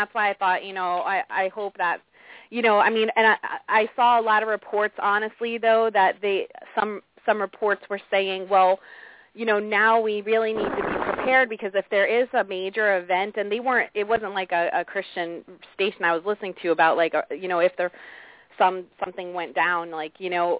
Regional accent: New Jersey, United States; now in Atlanta, United States; Cause like Atlanta's not like, you know, like I'm from New Jersey or whatever, like they're not prepared here for snow.

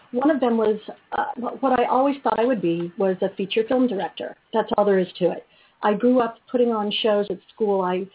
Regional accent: Hollywood, California, United States; because I grew up, I was born in Hollywood, so I always mused that, you know, it was in my blood.

